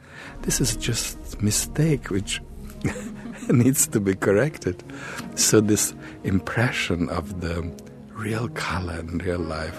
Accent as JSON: {"language": "English", "town": "Belgrade", "region": "Central Serbia", "country": "Serbia", "tie": "born or raised there", "said": "I was born in Belgrade in Yugoslavia immediately after the Second World War. And Belgrade was bombed by everyone."}